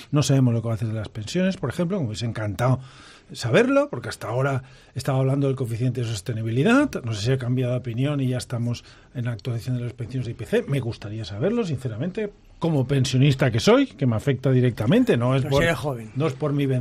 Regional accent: Spain; ¿Que yo no soy español si apoyo a Sánchez?

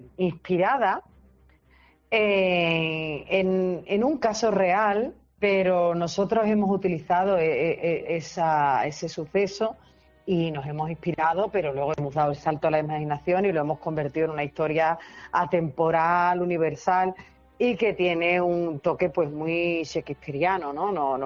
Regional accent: Cádiz, Andalusia, Spain; Venimos de donde venimos desde Cádiz y en general desde

